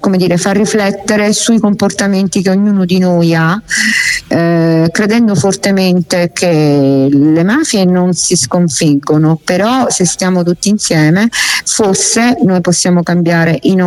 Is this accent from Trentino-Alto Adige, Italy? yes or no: no; Sicily, Italy; essendo io siciliana, ho deciso che io amo la mia patria, la mia terra che è la Sicilia